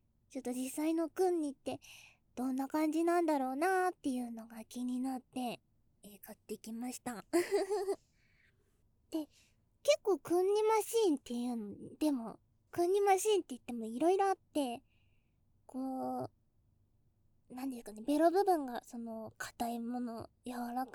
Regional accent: Tokyo, Japan; 東京生まれ東京育ちの A 型、

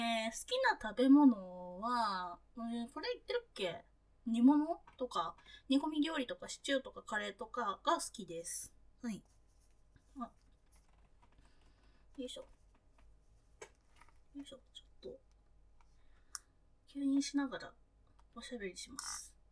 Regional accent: southern Kanto, Japan; まあ南関東出身です。

